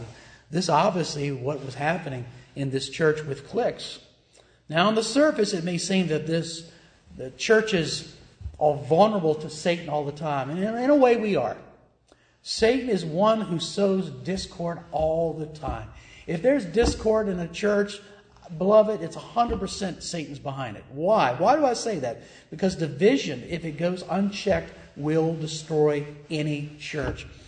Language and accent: English; Richmond, Virginia, United States; But I remember when I'm from Richmond, Virginia. I'm not from the Valley.